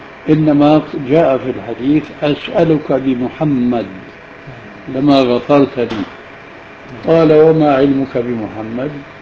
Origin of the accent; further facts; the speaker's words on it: Levant, Syria; الأمر كما يقول العامة عندنا في الشام